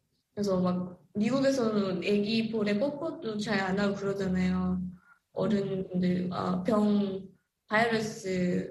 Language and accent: Korean; North Korea; now in United States; 그때 당시 제가 고등학교 북한에서 온 지는 얼마 안 됐고